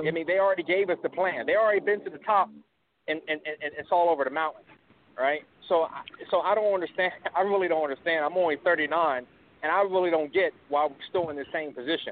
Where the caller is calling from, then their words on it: Philadelphia, Pennsylvania, United States; I'm calling from Philadelphia.